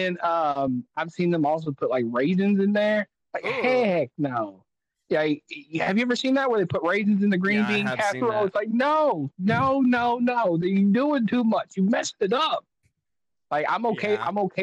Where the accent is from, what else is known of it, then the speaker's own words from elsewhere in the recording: the South, United States; I grew up in the South. I know some good fattening food, especially on some Thanksgiving.